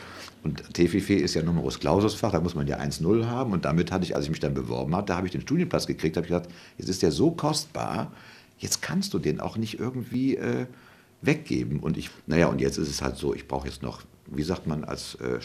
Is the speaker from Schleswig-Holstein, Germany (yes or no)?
no; Cologne, North Rhine-Westphalia, Germany; Naja, Köln ist ja meine Heimatstadt. Ich bin da zwar nicht geboren, aber für die Kölner bin ich kein Immi, weil als ich ein Jahr alt war, bin ich ja nach Köln gekommen. Dann bin ich ja 97 wieder nach Köln zurückgekommen.